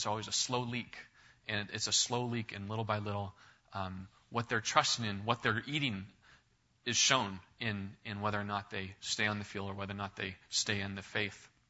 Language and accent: English; Pacific Northwest, United States; now in Asia; And it's the same way where I'm from the Northwest, but where I live in parts of Asia, it's difficult even to find missionaries who want to teach the Bible.